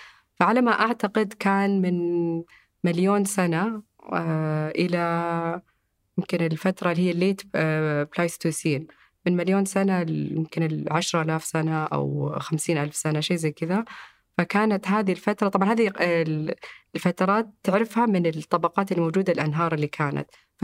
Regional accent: Saudi Arabia; يعني الحمد لله الجميل عندنا في السعودية، يعني من ناحية نقول سياحية

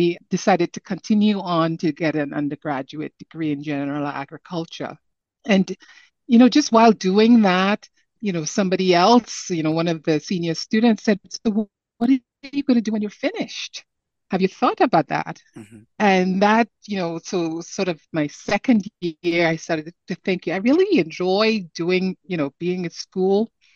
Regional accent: Trinidad & Tobago; accent: Caribbean; I am from Trinidad and Tobago, and I did a Bachelor of Science degree in agriculture there.

